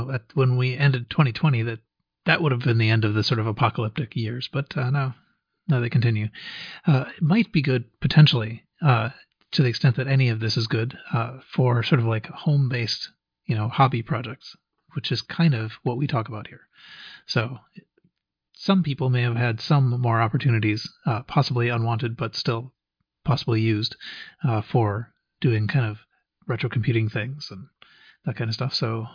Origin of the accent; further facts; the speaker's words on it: Minnesota, United States; I grew up in Minnesota, and there it does get pretty cold, and you do get temperatures like minus 20, but it's in Fahrenheit, you know.